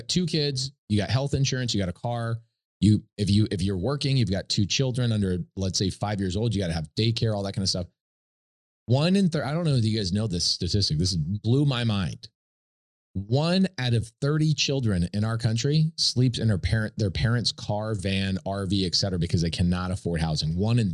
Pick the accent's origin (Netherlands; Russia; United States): United States; And I think as an American, it kind of hurts me to think, and the American dream that we all thought about